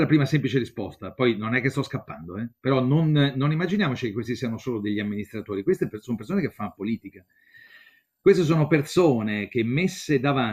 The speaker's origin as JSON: {"language": "Italian", "town": "Rome", "region": "Lazio", "country": "Italy", "said": "Io sono romano, quindi dico una cosa romana"}